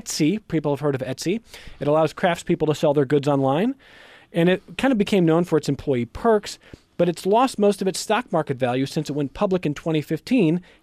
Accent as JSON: {"language": "English", "town": "Cleveland", "region": "Ohio", "country": "United States", "said": "I'm from Cleveland."}